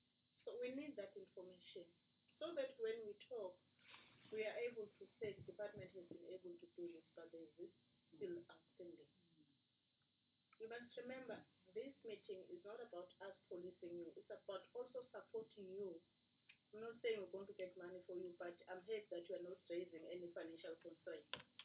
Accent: Mbombela, Mpumalanga, South Africa; Given that, unfortunately, I'm from Mbombela.

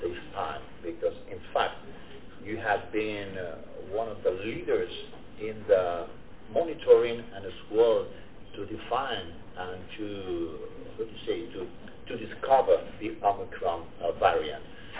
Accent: Spain; English is a second language; I'm from Spain.

